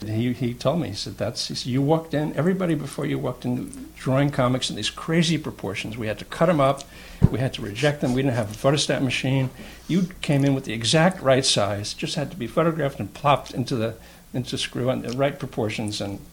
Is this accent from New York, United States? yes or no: yes; Levittown, New York, United States; also born or lived in Brooklyn; I was born in 1944 in Brooklyn. I grew up in Levittown, Long Island, the quintessential alienating American suburb